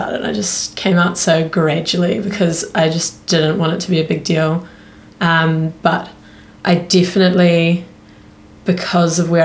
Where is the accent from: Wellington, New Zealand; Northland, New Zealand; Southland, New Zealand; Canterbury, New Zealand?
Southland, New Zealand; Invercargill; I grew up in Invercargill, which is very rural, very conservative as a whole.